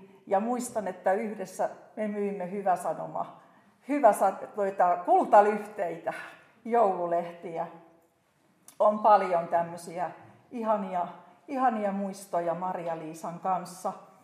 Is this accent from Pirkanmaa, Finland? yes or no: yes; Ikaalinen, Pirkanmaa, Finland; Tosiaan minä olen Ikaalisista. Siellä olin 14, kun tulin uskoon. Ja minä en ollut uskovaisesta perheestä